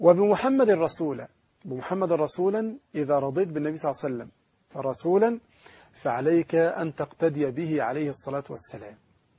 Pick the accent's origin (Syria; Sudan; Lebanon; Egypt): Egypt; أو أي أحد من مشايخ العلماء الأجلاء المشهورون عندنا في مصر